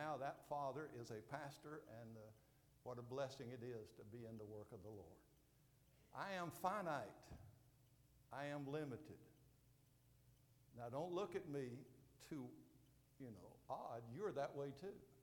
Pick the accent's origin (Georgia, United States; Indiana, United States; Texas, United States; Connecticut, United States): Georgia, United States; Gainesville; born there; I have been all my life. I was born twice in Gainesville, Georgia, just up the road to the northeast. Mama told me about the first one in 1942